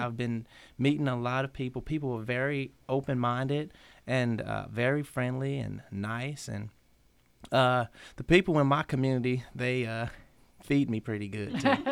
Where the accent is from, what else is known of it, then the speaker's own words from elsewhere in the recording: Birmingham, Alabama, United States; born there; I was born in Birmingham, Alabama, uh-huh.